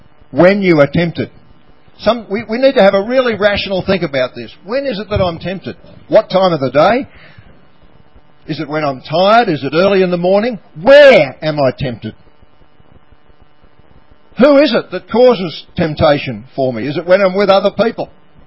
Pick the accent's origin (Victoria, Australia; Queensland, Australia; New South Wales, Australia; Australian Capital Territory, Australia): Victoria, Australia; Kerang; You know, I was brought up on the Loddon River in Kerrang. It was all flooded recently.